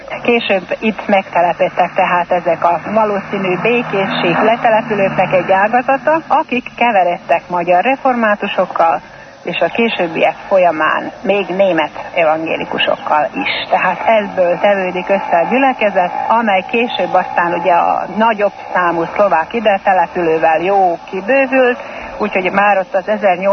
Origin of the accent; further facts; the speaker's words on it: Subotica, Vojvodina, Serbia; born there; Szabadkán születtem, és az odavaló evangélikus gyülekezetnek a tagja voltam.